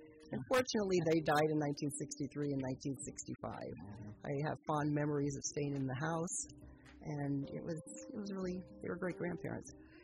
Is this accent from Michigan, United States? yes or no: no; Petaluma, California, United States; You know, growing up in Petaluma